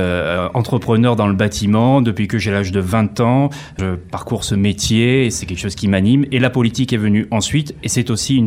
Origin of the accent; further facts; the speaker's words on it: Cannes, Provence-Alpes-Côte d'Azur, France; born there; Alors moi, je suis né à Cannes, et je viens d'avoir 41 ans.